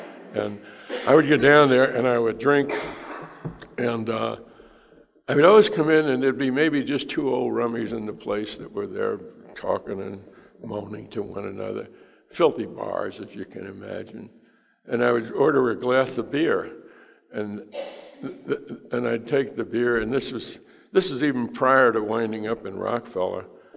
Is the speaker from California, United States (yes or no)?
no; New York City, New York, United States; I'm an Irish Catholic from New York City